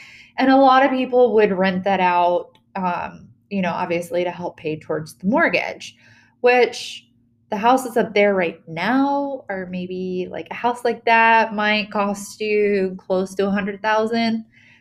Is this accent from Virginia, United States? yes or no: yes; Virginia, United States; also born or lived in Maine; So my family is from Maine. I'm not from Maine. I was born in Virginia. I lived in Maine for about 5 years, but I pretty much spent most of my life in Virginia.